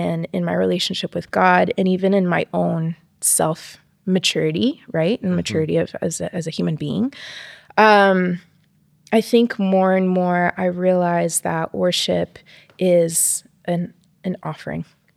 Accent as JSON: {"language": "English", "country": "El Salvador", "said": "Yeah, so I'm from El Salvador. And in El Salvador, back then, there weren't any like female worship leaders."}